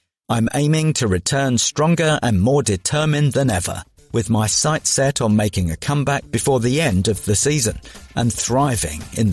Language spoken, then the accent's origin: English; Bromley, London, United Kingdom; also born or lived in Hackney; I was born in Hackney, specifically in Homerton, but most of my years after were spent in Bromley.